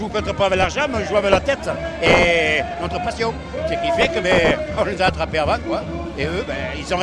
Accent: Castres, Occitanie, France; born there; Oh ben, moi, je suis né à Castres, ça fait depuis 67 ans.

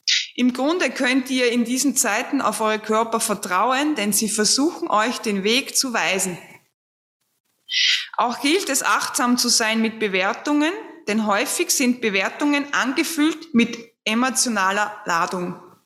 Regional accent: Austria; Schwurbler heißt, bei uns in Österreich sind es die Schwurbler.

